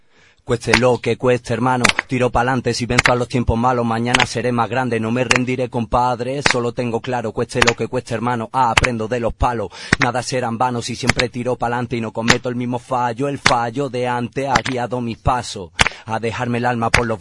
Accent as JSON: {"language": "Spanish", "town": "Mijas", "region": "Andalusia", "country": "Spain", "tie": "born there", "said": "la Feria de Mija, que es mi tierra natal"}